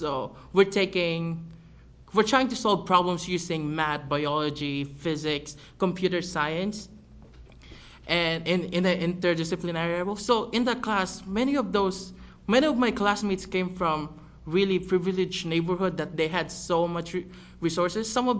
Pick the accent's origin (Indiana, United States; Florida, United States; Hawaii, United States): Hawaii, United States; now in Richmond, United States; Aloha kakahiaka, everybody. That's good morning in Hawaiian. … I'm originally from Hawaii. I'm currently a sophomore in the University of Richmond